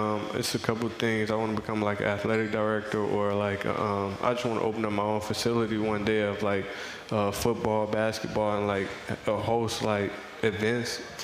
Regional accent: Missouri, United States; knowing I'm from Missouri, is a blessing, to be honest.

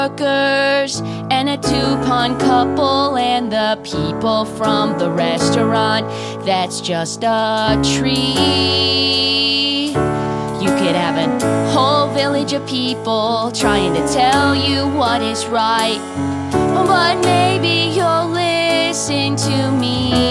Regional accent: New Jersey, United States; I know I'm a dog from New Jersey, so I don't watch a lot

